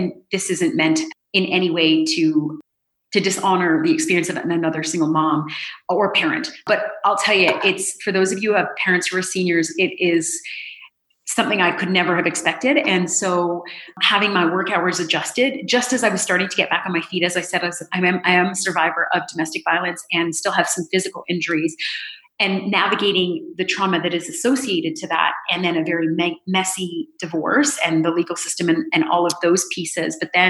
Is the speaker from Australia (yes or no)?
no; Canada; also born or lived in United Kingdom; now in United States; As I said, I'm from Canada and I've lived in the UK and all over the world.